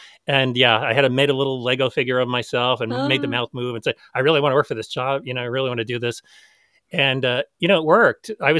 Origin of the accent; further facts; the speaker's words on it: Canada; I'm also Canadian.